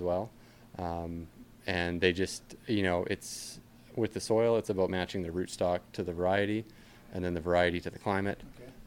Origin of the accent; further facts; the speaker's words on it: Naramata, British Columbia, Canada; I'm from Naramata originally.